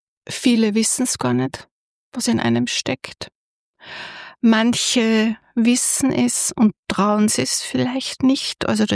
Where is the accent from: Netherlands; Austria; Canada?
Austria; Aschach an der Donau, Upper Austria; Ich bin an der Donau aufgewachsen, in Aschach an der Donau.